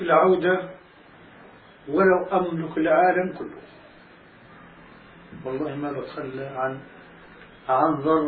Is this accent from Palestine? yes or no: yes; Palestine; now in Jordan; قلت أنا فلسطيني أردني.